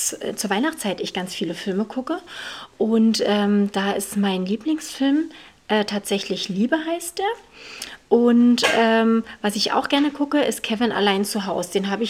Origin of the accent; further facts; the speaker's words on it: Lusatia, Germany; Das ist was, das kommt aus meiner Heimat, aus der Lausitz.